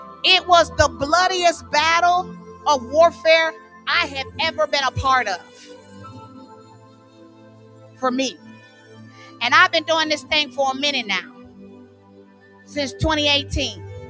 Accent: Florida, United States; I'm from Florida. I'm used to the blue, you know, kind you can snorkel in.

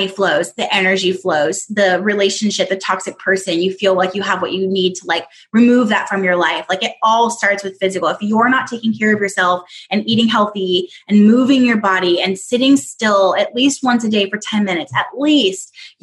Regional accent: California, United States; I'm from Southern California.

